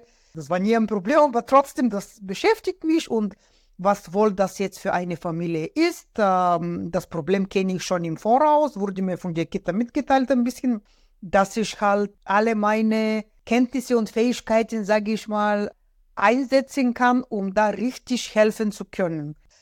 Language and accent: German; Bulgaria; first language Bulgarian; German is a second language; now in Germany; ich komme aus Bulgarien, also Bulgarisch, Muttersprachlerin Bulgarisch, Russisch auch